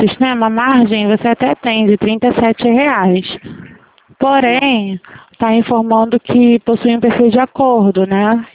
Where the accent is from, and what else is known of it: Rio de Janeiro, Brazil